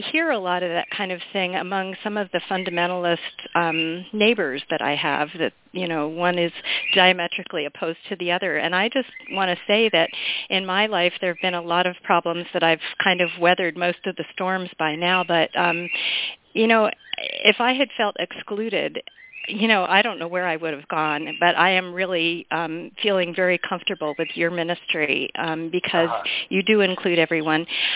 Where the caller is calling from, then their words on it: California, United States; from the Bay Area